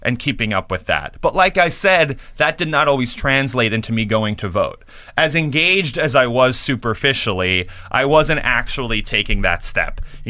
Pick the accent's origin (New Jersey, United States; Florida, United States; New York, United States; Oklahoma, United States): New York, United States; New York City; I remember hating Giuliani, even after 9/11, and because I'm a New Yorker, hating Giuliani